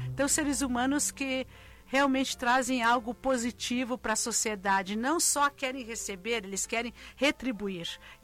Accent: Brazil; Eu brinco assim, porque eu sou brasileira, ai, tudo de bom.

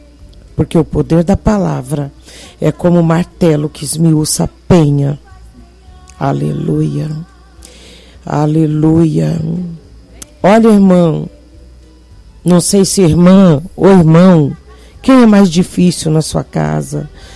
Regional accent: Nazaré das Farinhas, Bahia, Brazil; Eu sou de Jerusalém, a cidadezinha pequenininha, Nazaré das Farinhas, dormia em rede.

